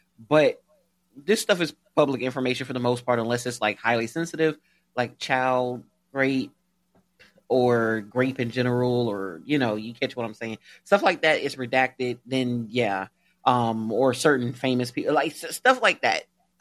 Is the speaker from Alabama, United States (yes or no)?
yes; Alabama, United States; Shout out to my home state, Alabama, for being the racist that it is.